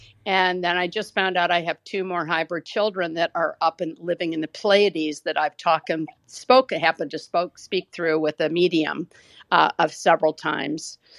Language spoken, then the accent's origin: English; Illinois, United States; I grew up outside Chicago with a rocket scientist father and grandfather